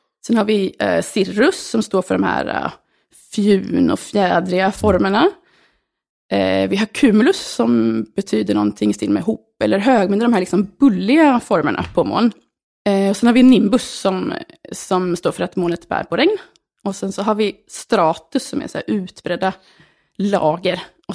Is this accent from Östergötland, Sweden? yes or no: yes; Norrköping, Östergötland, Sweden; Visserligen född och uppväxt i Norrköping